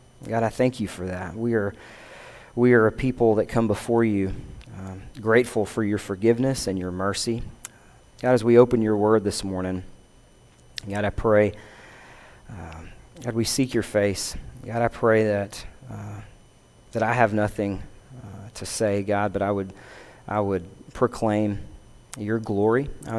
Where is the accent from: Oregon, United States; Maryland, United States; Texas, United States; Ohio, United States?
Texas, United States; I grew up in Coke County when it was dry, and there were a lot of those times where people are leaving, going to San Angelo or Water Valley